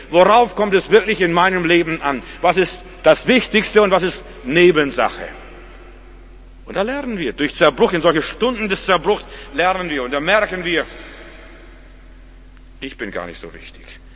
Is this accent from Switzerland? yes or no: no; Russia; Nicht mal bei uns in Russland gab es so viel Schnee, was ich dort gesehen habe.